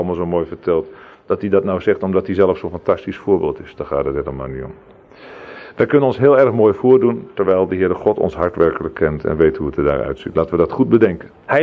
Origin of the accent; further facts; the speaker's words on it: Netherlands; Wat hebben wij als Nederlanders daar niet een wandaden op ons geladen, terwijl wij zo'n vrome natie waren.